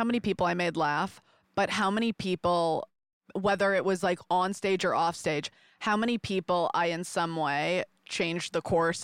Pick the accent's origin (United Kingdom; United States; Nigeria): United States; Michigan; Growing up in Michigan, my friend's dad was Alan Trammell.